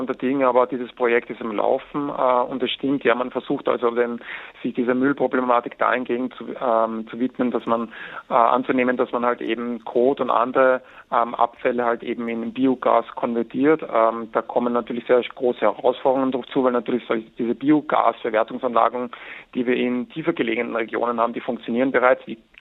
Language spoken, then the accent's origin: German; Austria; Ich bin selber in den Alpen aufgewachsen in Österreich